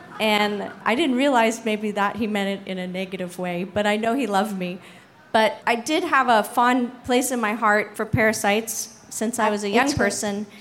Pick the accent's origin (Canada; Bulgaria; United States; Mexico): Canada; So I'm Canadian, eh?